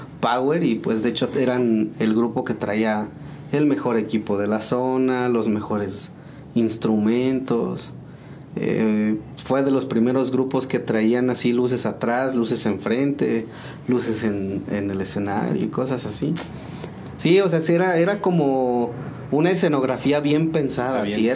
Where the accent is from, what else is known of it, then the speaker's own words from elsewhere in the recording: Metepec, State of Mexico, Mexico; Metepec, Estado de México.